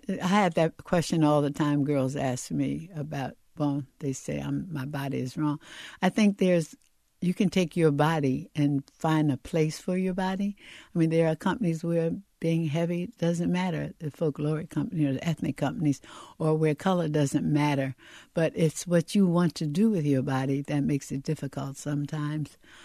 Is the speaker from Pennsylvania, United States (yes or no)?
yes; Philadelphia, Pennsylvania, United States; Because he's from Philly, I'm from Philly, the company's headquartered in Philly